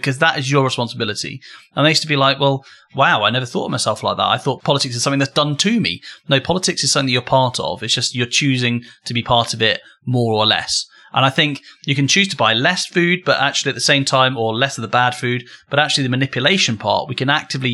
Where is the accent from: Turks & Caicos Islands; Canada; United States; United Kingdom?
United Kingdom; We're British.